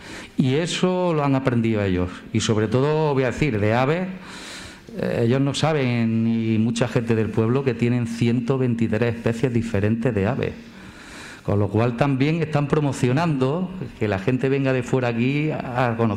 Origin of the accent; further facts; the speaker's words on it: Granada, Andalusia, Spain; No, yo soy de Granada, pero llevo ya 17 años aquí.